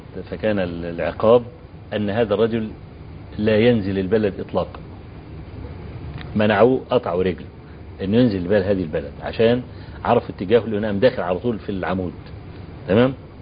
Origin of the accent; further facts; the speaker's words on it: Kafr El Sheikh, Kafr El Sheikh Governorate, Egypt; فأول ما نزلت في بلدي كفر الشيخ، يعني المحافظة كفر الشيخ